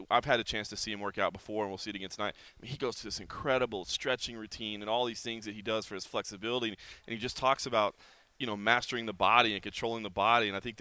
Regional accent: Dallas, Texas, United States; now in Las Vegas, United States; And I'm a Las Vegas resident. I grew up in Dallas, so I was there when the Stars came to town.

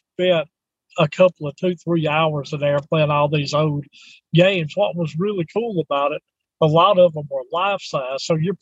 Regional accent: Houston, Texas, United States; Again, another one is going to be my hometown of Houston, Texas. A lot of great places there. And when I go to either or, it feels like I'm back home.

